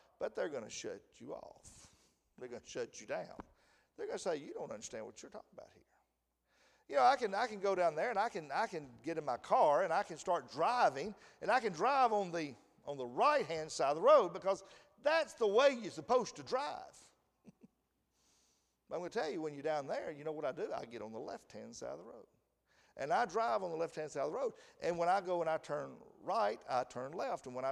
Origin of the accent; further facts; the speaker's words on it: United States; if I go to Barbados and I go down there and I start talking to them like I'm an American, and I am an American, they know that.